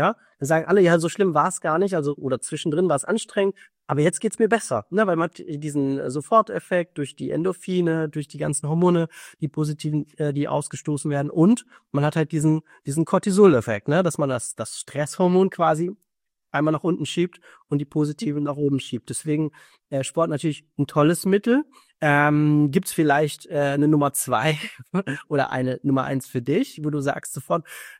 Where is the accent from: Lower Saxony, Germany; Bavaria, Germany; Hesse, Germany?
Hesse, Germany; Hofheim; Ich komme ja hier aus Hofheim beziehungsweise Frankfurt